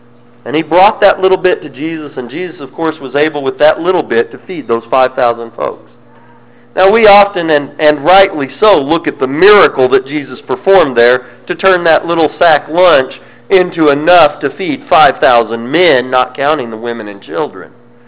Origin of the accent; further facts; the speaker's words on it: Mississippi, United States; Sometimes people hear we're from Mississippi and they say, "Well, you're from Mississippi, you're just backwards, you're a redneck, or you're a hick